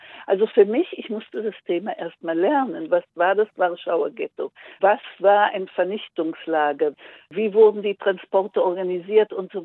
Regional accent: Israel; Ich bin zwar in Israel aufgewachsen

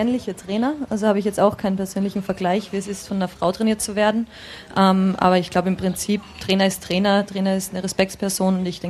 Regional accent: Salzburg, Austria; now in Potsdam, Germany; Ich komme aus Salzburg

